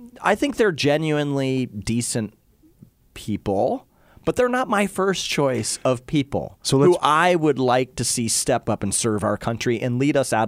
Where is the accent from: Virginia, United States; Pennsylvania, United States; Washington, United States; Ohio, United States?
Ohio, United States; It's going to be the heartland, my home state of Ohio.